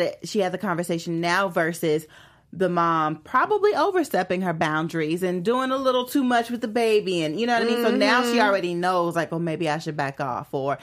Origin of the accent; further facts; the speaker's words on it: Chicago, Illinois, United States; Sider, but the West Side.